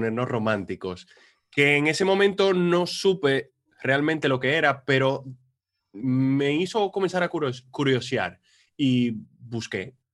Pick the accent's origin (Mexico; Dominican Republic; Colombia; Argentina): Dominican Republic; moved away as an adult; now in Spain; Yo llegué a España, yo soy dominicano, llegué a España porque mi sueño era montar una aerolínea.